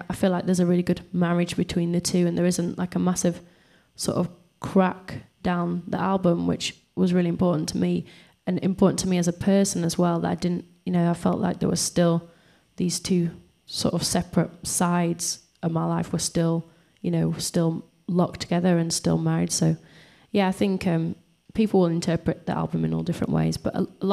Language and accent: English; Leeds, Yorkshire and the Humber, United Kingdom; born there; Yeah, I was born in Leeds, and I went to university there